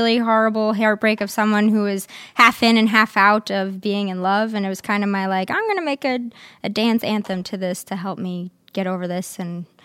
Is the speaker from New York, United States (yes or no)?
yes; Queens, New York, United States; Well, I'm from Queens.